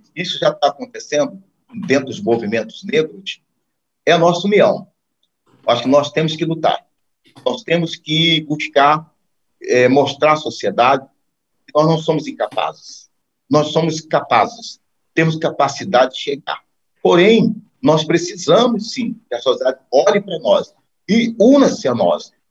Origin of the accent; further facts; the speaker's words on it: Rio de Janeiro, Brazil; Aqui no estado de Pernambuco, um estado maravilhoso que eu amo, o povo me ama, eu sou do Rio de Janeiro